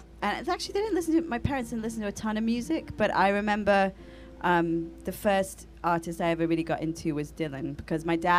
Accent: London, United Kingdom; And, I don't know anyone from London where I'm from anymore.

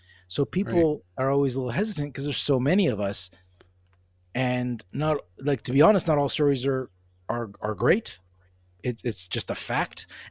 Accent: Canada; I'm Canadian

